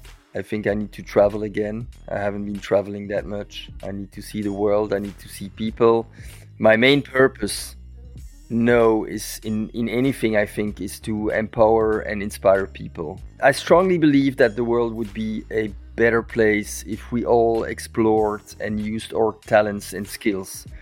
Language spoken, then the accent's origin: English; Belgium; and I'm from Belgium.